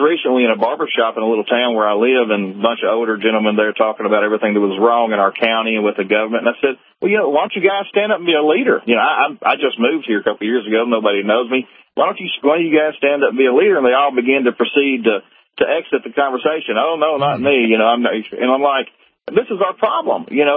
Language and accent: English; the South, United States; And, you know, and I am a patriot at heart. I'm a Southerner.